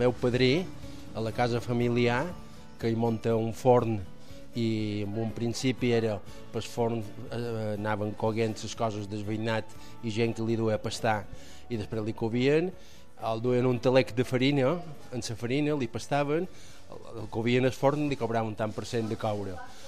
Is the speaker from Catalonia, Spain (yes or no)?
no; Sant Cristòfol, Balearic Islands, Spain; born there; Jo vaig néixer a Sant Cristòfol, això sí que és vera, però i vaig néixer aquí, en aquest forn.